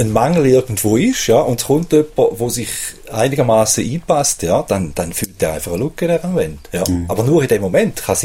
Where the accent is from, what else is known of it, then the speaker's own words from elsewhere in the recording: Germany; ist, dass die Schweizer einfach gewöhnt gewesen sind, am Tisch jeden Ausrede zu lassen. Ja? Und ich als Deutscher habe dazwischen geredet.